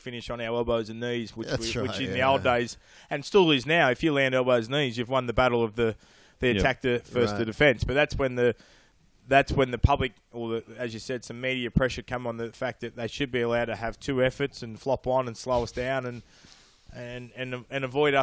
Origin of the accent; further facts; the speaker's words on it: Newcastle, New South Wales, Australia; I grew up in Newcastle, so I didn't really have a local derby.